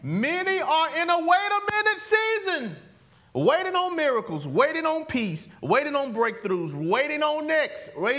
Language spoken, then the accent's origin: English; Fairfax, South Carolina, United States; I'm from Fairfax, South Carolina. It's hard to do because we talk slow.